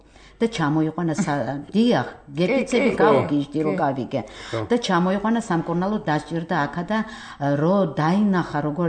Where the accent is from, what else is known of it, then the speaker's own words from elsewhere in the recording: Abkhazia, Georgia; Georgian is a second language; იმიტომ კი არა რომ მე აფხაზი ვარ